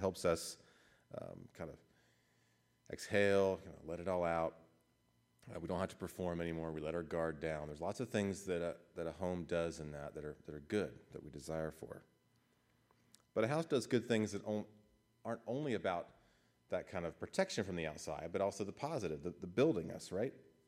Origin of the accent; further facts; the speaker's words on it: the South, United States; I grew up in houses that even when they were small, I grew up in the South, we had a separate family room and living room.